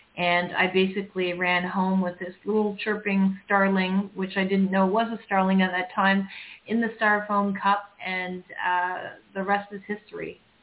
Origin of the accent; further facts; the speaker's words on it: Toronto, Ontario, Canada; I was actually in grade 6, and I grew up in Toronto, Canada, and in our playground